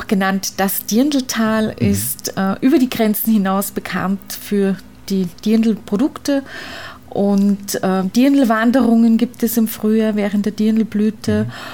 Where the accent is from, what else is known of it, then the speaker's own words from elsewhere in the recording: Annaberg-Buchholz, Saxony, Germany; now in Austria; Ja, ich komme ursprünglich aus Sachsen, aus dem Erzgebirge, Annaberg-Buchholz, ehemalige DDR.